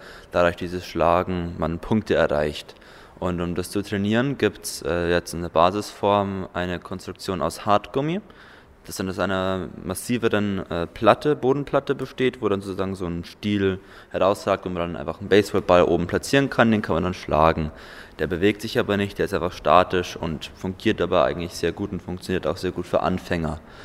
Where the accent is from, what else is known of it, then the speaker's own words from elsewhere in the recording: Vilshofen, Bavaria, Germany; ich komme aus Vilshofen und bin mit Maristengymnasium Fürstenzell hier